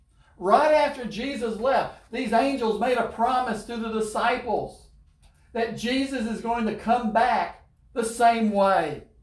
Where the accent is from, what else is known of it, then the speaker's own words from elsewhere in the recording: the South, United States; I grew up in the South, and I'm used to seeing Civil War soldiers, but not Revolutionary.